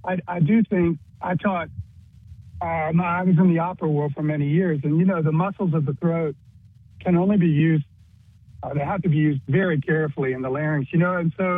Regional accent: Greenville, South Carolina, United States; I'm from Greenville. I grew up in Greenville. Yeah, I got my education in Greenville. My parents were college profs in Greenville.

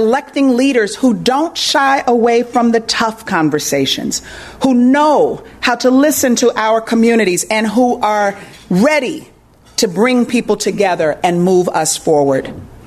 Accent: Illinois, United States; as someone born and raised on the South Side.

